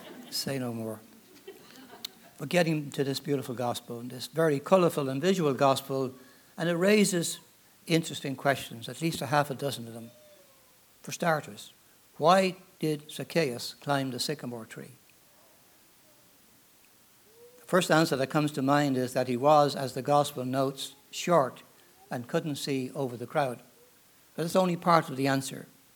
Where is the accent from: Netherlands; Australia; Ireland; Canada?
Ireland; now in United States; And I'm from Ireland, as you probably gather from my accent.